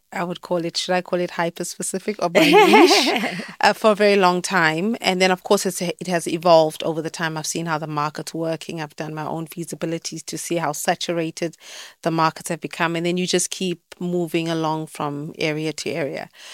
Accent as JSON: {"language": "English", "country": "South Africa", "moved": "as an adult", "lives_now": "Nigeria", "said": "I'm originally from Mozambique, South Africa. And I left South Africa to come to Nigeria at the age of 22. And I'm officially here between 16 and 18 years."}